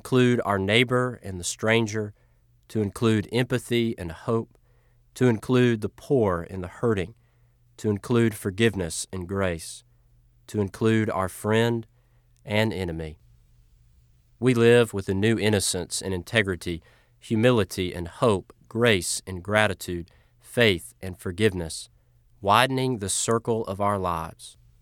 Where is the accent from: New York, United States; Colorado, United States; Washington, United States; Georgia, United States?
Georgia, United States; I am thankful that I am a boy from Georgia.